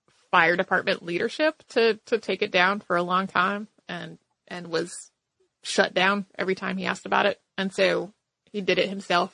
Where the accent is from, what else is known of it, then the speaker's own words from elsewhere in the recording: Perth, Western Australia, Australia; I'm from Perth, Western Australia.